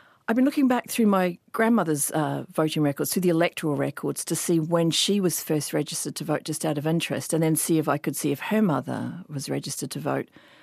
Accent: Auckland, New Zealand; I'm a writer from Auckland.

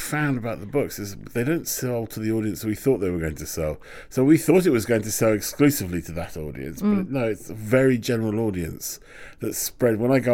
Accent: London, United Kingdom; And so therefore my relationship with London is that I'm a Londoner. That's my relationship with London.

